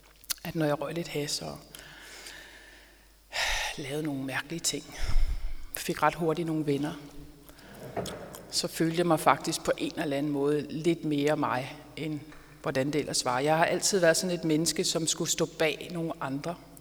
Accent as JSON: {"language": "Danish", "town": "Amager", "region": "Capital Region of Denmark", "country": "Denmark", "tie": "born or raised there", "also_born_or_lived": "Frederiksberg", "said": "Jeg er født på Frederiksberg, og jeg er opvokset på Amager. Jeg føler faktisk, at jeg er en Amager-pige. Men jeg flyttede på Vesterbro i en alder af 15 år."}